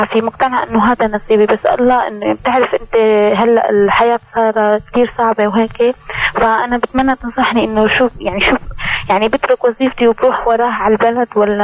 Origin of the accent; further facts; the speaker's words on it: Damascus, Damascus Governorate, Syria; مخطوبة لشاب بس طبعا مو يعني من بلد تاني يعني من الشام أنا بالشام